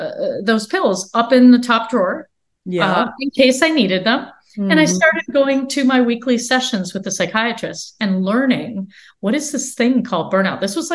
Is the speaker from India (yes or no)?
yes; India; I say to myself, as an Indian woman, right, there's a few things.